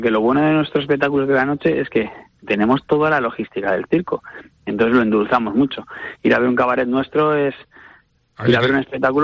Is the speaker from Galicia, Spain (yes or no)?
no; Valencian Community, Spain; nuestra raíz es valenciana, porque nosotros, esto viene de una productora que es valenciana, somos nosotros, somos valencianos